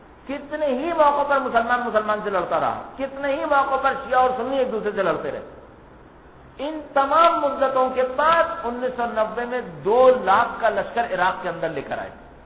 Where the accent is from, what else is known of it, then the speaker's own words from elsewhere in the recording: Karachi, Sindh, Pakistan; آپ اور ہم تو کراچی کے رہنے والے ہیں، ہم اور آپ اس وقت کراچی میں تھے